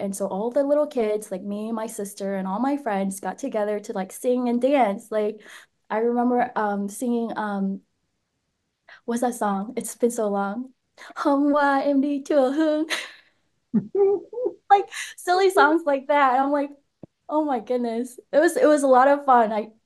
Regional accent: Nashville, Tennessee, United States; I really enjoyed growing up in Nashville because it's like, it's a small community.

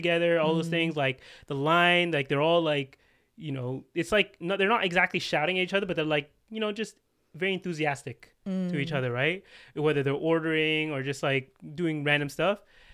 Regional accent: Scarborough, Ontario, Canada; I'm like, yeah, I'm from Scarborough.

